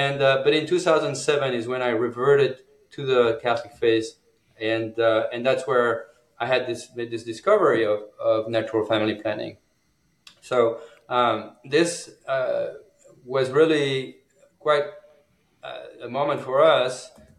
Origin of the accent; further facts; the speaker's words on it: eastern France, France; I grew up in France in a Catholic family and in a small dairy farm in the eastern part of France. And in my teenagers, I left the church, and I grew up like many young French people as Catholic.